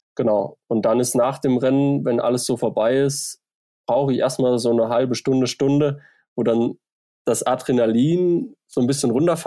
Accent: Thuringia, Germany; was bei uns in Thüringen, sage ich mal, ja immer so der Punkt ist

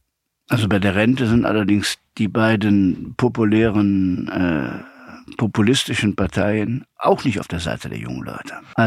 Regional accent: Aachen, North Rhine-Westphalia, Germany; In Aachen beispielsweise, in meiner Heimatstadt

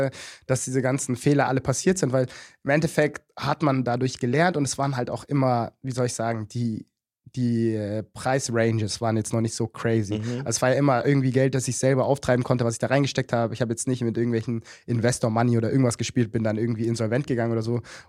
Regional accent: Munich, Bavaria, Germany; ich bin in der Messestadt aufgewachsen, ich war so das komplette Neubauviertel, nur Ausländer und was auch immer.

